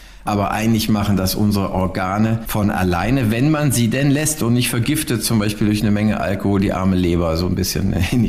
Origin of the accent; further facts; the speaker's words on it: Germany; Damit sind wir Deutsche wirklich Vize-Weltmeister hinter den Finnen.